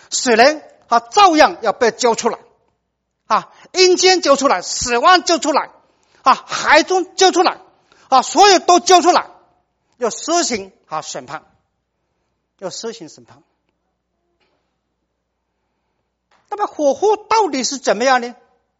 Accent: China; 我们中国人骂人，我看是最那个最难听的话，最坏的话

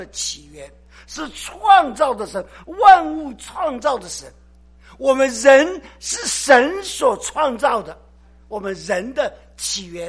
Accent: Taiwan; 然后呢，这些我们台湾呢，这个福建一带呀，打鱼的人很多

